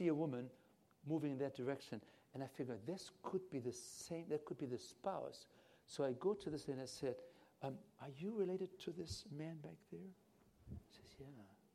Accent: Germany; English is a second language; now in Canada; When I came from Germany, I landed in Montreal

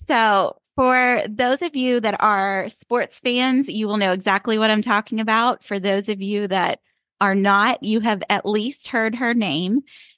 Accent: Pittsburgh, Pennsylvania, United States; And I just think it's because I grew up in Pittsburgh. It's a humongous sports town.

